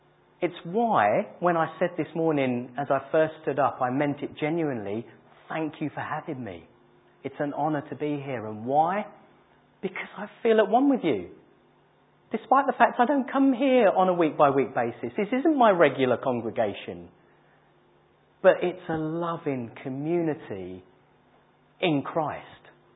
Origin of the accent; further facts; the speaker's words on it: England, United Kingdom; Yeah, because we're English. We love a good old moan about the weather or whatever it is.